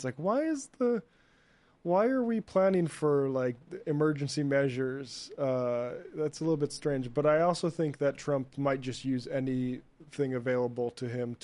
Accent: North Dakota, United States; the governor of my home state, North Dakota

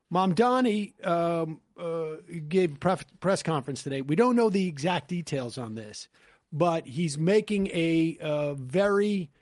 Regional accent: Northeast, United States; And I'm from the Northeast. Like, you know.

